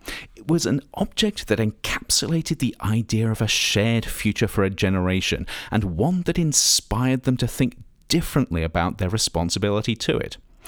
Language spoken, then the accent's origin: English; United Kingdom; Of course, being British, I merely said, interesting.